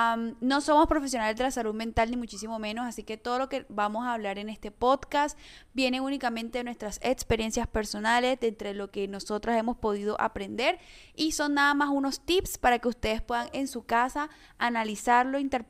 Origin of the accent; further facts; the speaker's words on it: Barranquilla, Atlántico, Colombia; tengo 25 años, soy Escorpio y soy de la ciudad de Barranquilla.